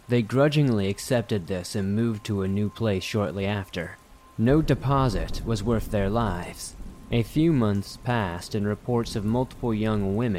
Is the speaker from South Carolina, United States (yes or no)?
yes; South Carolina, United States; This takes place around 1985 in my home state of South Carolina.